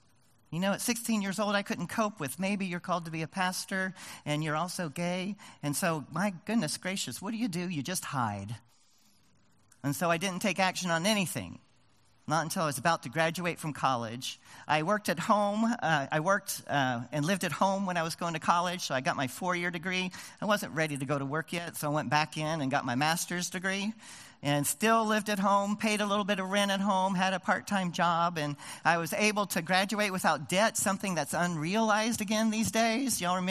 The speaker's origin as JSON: {"language": "English", "town": "Houston", "region": "Texas", "country": "United States", "tie": "born or raised there", "said": "And I grew up in Houston, had friends, so I wasn't going to sleep on the streets that night."}